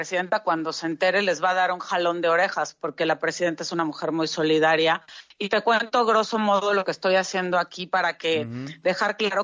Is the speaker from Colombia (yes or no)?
no; Mexico; soy la única mexicana que tiene un asiento en el Comité Internacional de Salud